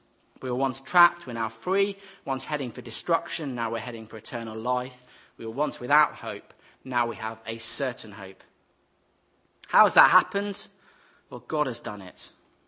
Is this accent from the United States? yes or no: no; United Kingdom; it just says I'm British